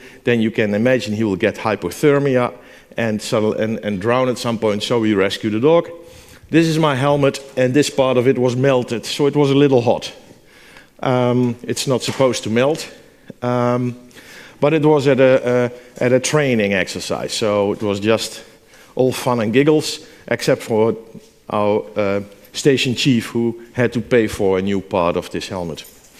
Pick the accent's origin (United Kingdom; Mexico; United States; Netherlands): Netherlands; English is a second language; I'm from the Netherlands. I'm from Holland.